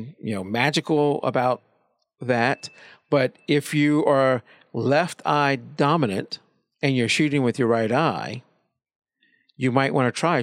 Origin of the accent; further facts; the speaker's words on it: Louisiana, United States; And where I grew up down in South Louisiana, there wasn't much